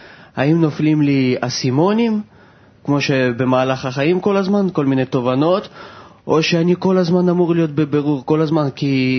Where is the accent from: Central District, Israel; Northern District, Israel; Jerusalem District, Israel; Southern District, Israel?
Southern District, Israel; Ashdod